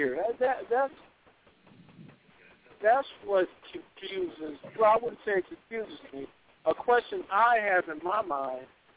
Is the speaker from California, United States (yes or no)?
yes; Pasadena, California, United States; Now, I'm from Pasadena, California, where they made the the thing that went to Mars, right?